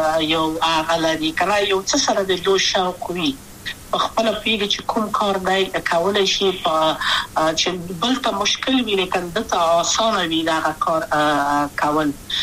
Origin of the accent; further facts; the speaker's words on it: Kabul, Afghanistan; also born or lived in Maidan Wardak; د کابل په تختپل سیمه کې یم، او لویا شویم کابل کې یم.